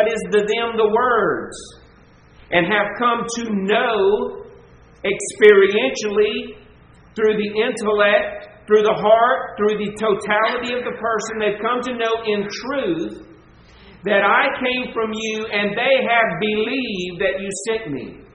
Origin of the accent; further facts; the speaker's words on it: the South, United States; because we are Baptist and we're from the South